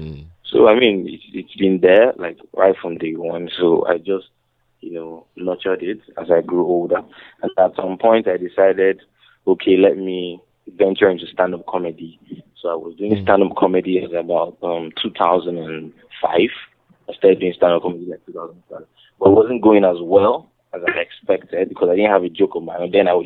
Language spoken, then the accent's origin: English; Lagos, Nigeria; I grew up in Lagos. I was born in Lagos, Nigeria, which is in Africa for people that don't know.